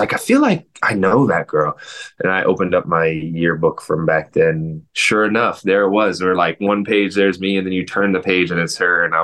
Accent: Minneapolis, Minnesota, United States; born there; I grew up around music. I was born in Minnesota. I had a bit of a transient lifestyle, just in terms of moving more than most people that I know.

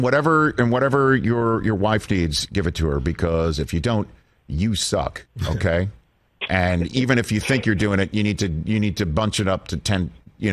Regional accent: Staten Island, New York, United States; I didn't know about the hockey, and I'm from Staten Island.

